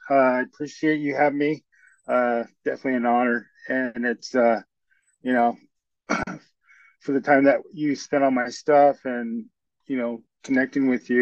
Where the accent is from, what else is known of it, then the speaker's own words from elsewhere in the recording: Durango, Colorado, United States; I grew up in Durango. That's where I learned how to ski, basically, when I was 3 years old.